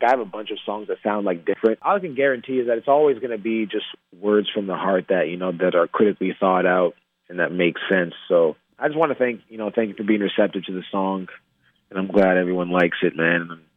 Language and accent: English; St. John's, Newfoundland and Labrador, Canada; born there; also born or lived in Wyoming / Montana / Kansas; I was born in St. John's, Newfoundland. I've lived in Wyoming. I've lived in Montana. I've lived in Kansas. Spent time in Mississippi because my dad worked there. I've been all over.